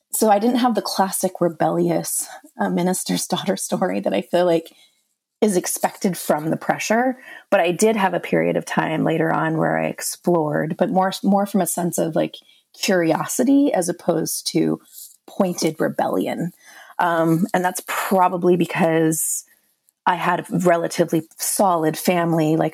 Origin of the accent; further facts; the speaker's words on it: Canada; I grew up in Canada in a Pentecostal system.